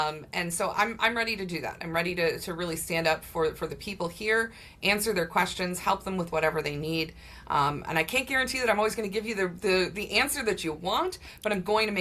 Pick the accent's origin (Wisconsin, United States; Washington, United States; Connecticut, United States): Wisconsin, United States; Milwaukee; I've since gotten a job in Milwaukee, and I'm originally from Milwaukee. I could have moved back, but I chose not